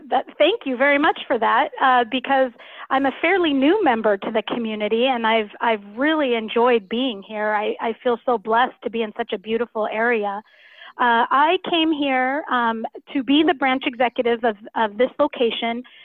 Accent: Spokane, Washington, United States; I am from Spokane, but have vacationed in this area for many, many years.

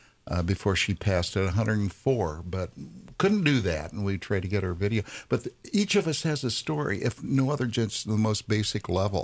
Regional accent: Indiana, United States; Yeah, you know, I grew up in Indiana. Come on, a hill was, you know, I mean, our mountains were 300 feet high

